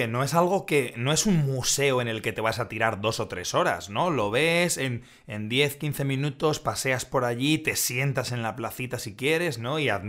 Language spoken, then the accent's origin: Spanish; Madrid, Community of Madrid, Spain; como madrileño inculto y encima con lo poco que he visitado Barcelona, por supuesto que no.